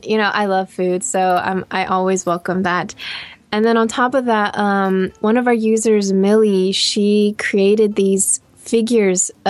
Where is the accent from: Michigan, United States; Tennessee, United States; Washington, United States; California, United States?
California, United States; going on a road trip with friends to SoCal because I'm from the Bay Area.